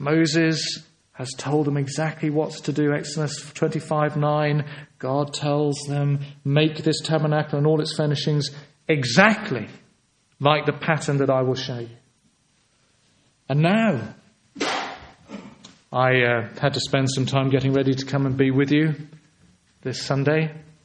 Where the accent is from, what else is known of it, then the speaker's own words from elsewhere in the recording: England, United Kingdom; being a British citizen, even being an Englishman, am I allowed to say that here without getting attacked, rests lightly on my shoulders.